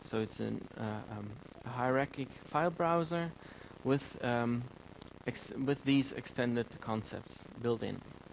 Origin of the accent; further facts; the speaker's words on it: Saarbrücken, Saarland, Germany; I'm from Saarbrücken, but I'm a computer science student in from Trier.